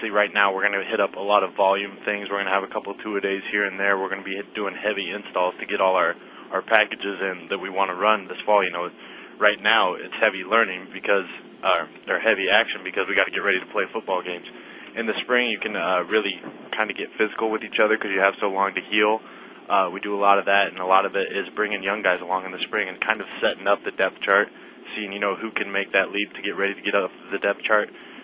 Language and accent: English; Nebraska, United States; we kind of talked about growing up in Nebraska as a Husker fan.